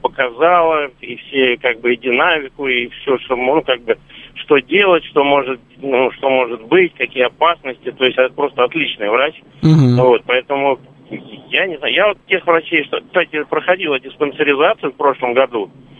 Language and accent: Russian; Moscow, Russia; я вот из Москвы.